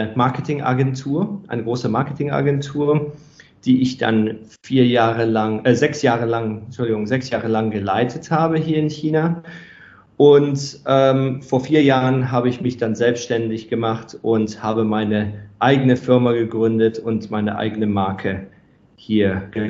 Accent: Düsseldorf, North Rhine-Westphalia, Germany; ich komme selbst aus Düsseldorf.

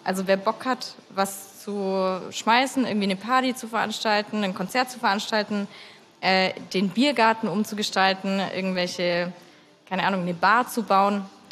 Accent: Lindenberg im Allgäu, Bavaria, Germany; Ich komme ursprünglich aus Lindenberg im Allgäu. Ich sage immer, dass ich aus Lindau komme, weil das so die nächstgrößere Stadt ist.

